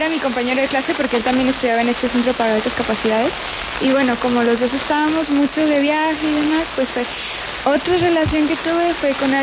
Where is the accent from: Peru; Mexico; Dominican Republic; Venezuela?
Mexico; Porque somos los mexicanos.